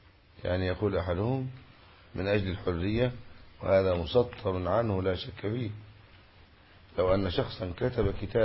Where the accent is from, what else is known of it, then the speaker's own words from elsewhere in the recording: Egypt; وكانت عندنا في مصر أولا قراءة قالون،